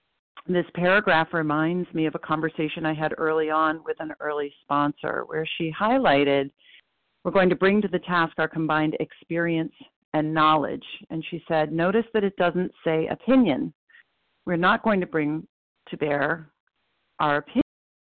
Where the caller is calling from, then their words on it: Portland, Maine, United States; I'm calling in from Portland, Maine